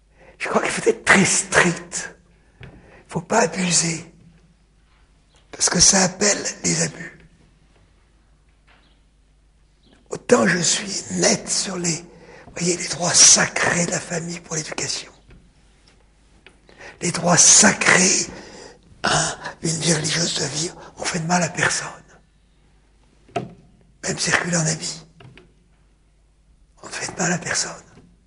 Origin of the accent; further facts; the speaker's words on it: France; écoutez, je suis un Français.